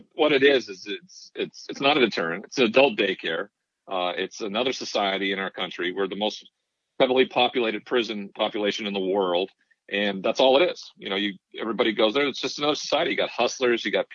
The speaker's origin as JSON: {"language": "English", "town": "Great Falls", "region": "Montana", "country": "United States", "tie": "born or raised there", "said": "it took the sheriff's department of my hometown in Great Falls to come and save my life."}